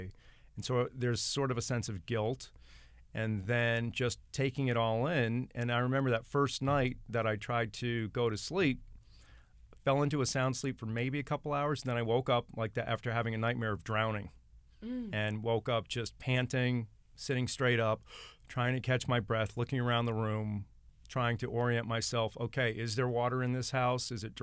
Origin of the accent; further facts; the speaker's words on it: New York, United States; also born or lived in Massachusetts / Connecticut; And we grew up in the Northeast, upstate New York, and then parts of New England, Massachusetts, and Connecticut.